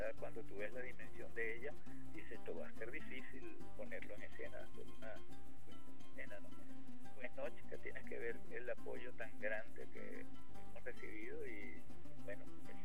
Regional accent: Venezuela

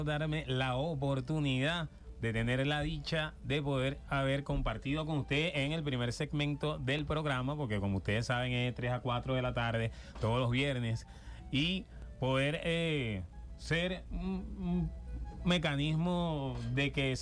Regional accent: Venezuela; todos también nacimos aquí en Venezuela y por ende somos hermanos y hermanas de lucha

